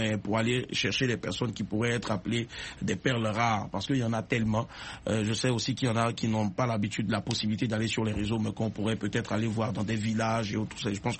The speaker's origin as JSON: {"language": "French", "region": "Abidjan", "country": "Côte d’Ivoire", "said": "quand tu t'assois trop chez nous à Abidjan, on dit ton coco sort."}